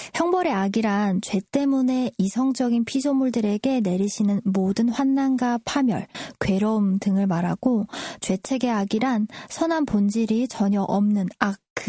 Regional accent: North Korea; 북조선에 또 살던 저희 고향이 좀 더 많이 생각이 나는 것 같습니다.

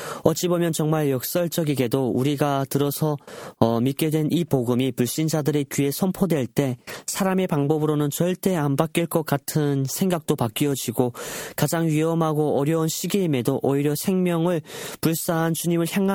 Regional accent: North Korea; 사랑하는 나의 고향 북조선 땅에도 인간의 눈으로 보면 어둠이 짙어 보이기만 합니다.

